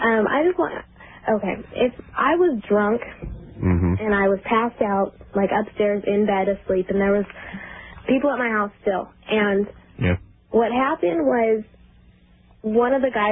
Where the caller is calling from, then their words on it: California, United States; California.